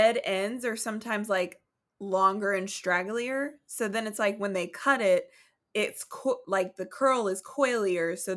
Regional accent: Oklahoma, United States; I grew up in Oklahoma though.

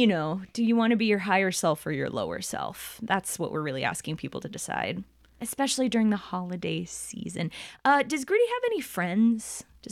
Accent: California, United States; I don't see snow that much. We're from California. You got to drive to it.

